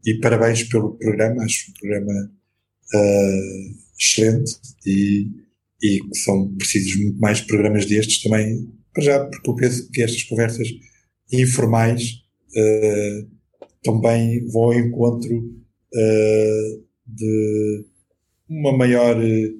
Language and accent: Portuguese; Odivelas, Lisbon, Portugal; eu cresci numa cidade perto de Lisboa, eu cresci em Odivelas